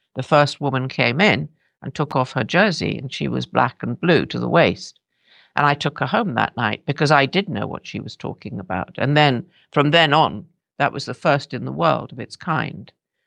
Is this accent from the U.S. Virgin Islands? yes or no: no; Shanghai, China; also born or lived in Qingdao; I was born in Tsingtao with my twin sister. And then we moved to Shanghai. And that would have been, I was born in 39, so about 1940.